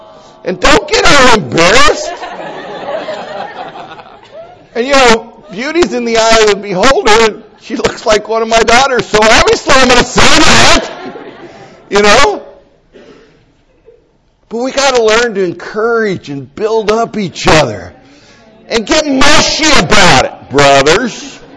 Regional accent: California, United States; born there; Praise God, I was born a Californian and I'm not a Texan.

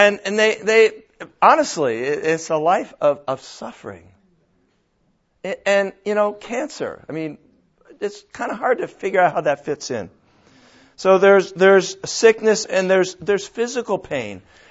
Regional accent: Connecticut, United States; moved away as an adult; now in Southern California, United States; It's nice to come back to my home area. I grew up in Connecticut. I did graduate from UConn.

